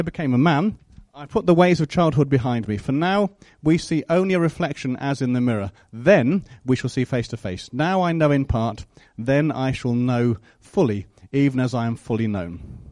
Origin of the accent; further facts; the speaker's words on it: United Kingdom; First of all, we're British.